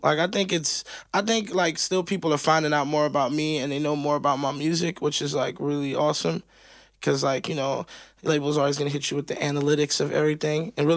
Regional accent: Miami, Florida, United States; born or raised there

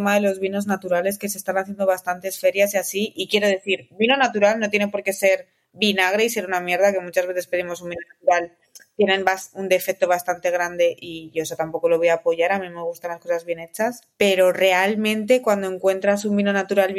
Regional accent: Valladolid, Castile and León, Spain; yo soy de Valladolid, nacido en Valladolid, o sea, imagínate.

